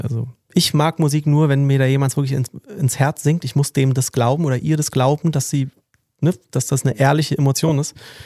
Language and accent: German; Berlin, Germany